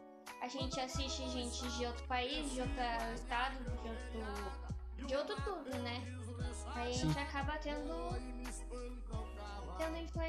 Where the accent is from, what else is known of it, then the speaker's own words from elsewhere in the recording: Porto Alegre, Rio Grande do Sul, Brazil; É porto-alegrense. A gente é porto-alegrense.